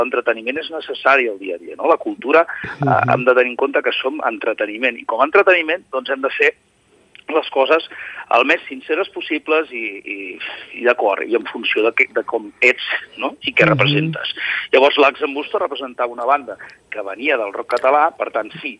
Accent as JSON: {"language": "Catalan", "town": "Manresa", "region": "Catalonia", "country": "Spain", "tie": "born there", "said": "jo vaig néixer a Manresa l'any 76"}